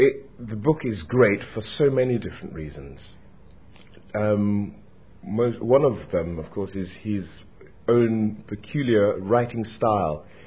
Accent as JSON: {"language": "English", "town": "Leeds", "region": "Yorkshire and the Humber", "country": "United Kingdom", "tie": "born there", "said": "I was born in Leeds, West Yorkshire. My parents are both Yoruba and moved to England in the mid-60s."}